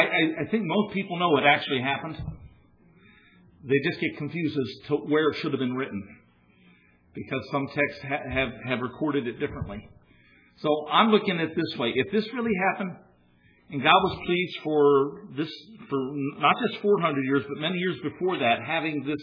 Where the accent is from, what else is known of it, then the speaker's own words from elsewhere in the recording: Maryland, United States; I'm not just some barefoot preacher out of the hills of West Virginia. I do wear shoes. And I came from Maryland.